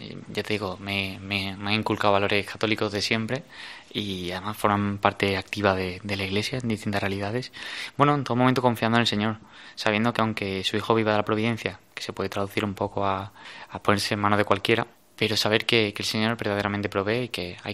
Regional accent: Seville, Andalusia, Spain; es un joven de 26 años, soy de Sevilla y me he criado en un ambiente católico, he ido a colegio católico y bueno, en Sevilla pues iba a misa diaria

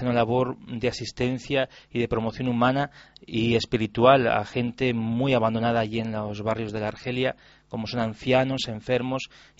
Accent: Barrax, Castilla-La Mancha, Spain; También mi pueblo Barrás pues se vuelca de tantas maneras y siempre es bien generoso cuando vengo.

